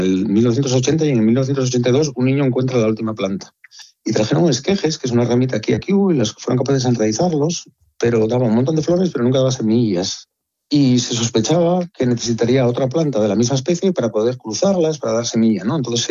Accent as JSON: {"language": "Spanish", "town": "Gijón", "region": "Asturias", "country": "Spain", "tie": "born there", "said": "Porque yo nací en Gijón"}